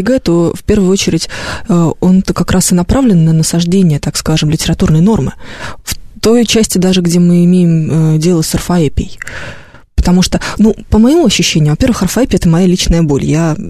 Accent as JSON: {"language": "Russian", "region": "Moscow", "country": "Russia", "said": "я москвичка, и мне не слышно. Мне кажется, что у нас как раз нет никакого говора, совершенно никакого, мы говорим абсолютно чисто."}